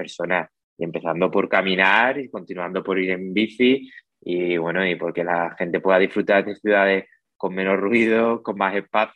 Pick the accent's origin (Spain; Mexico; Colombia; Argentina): Spain; accent: central Spain (meseta); Yo creo que por mi acento podéis ver que centralismo no se mueve, no se mueve de la meseta